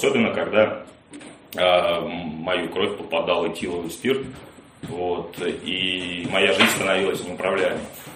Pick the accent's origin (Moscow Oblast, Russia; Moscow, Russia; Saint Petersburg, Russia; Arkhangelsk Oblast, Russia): Saint Petersburg, Russia; я вырос на Васильевском острове, 14-я линия, и вот дом, там, этот колодец, то есть я там, ну, воспитан двором.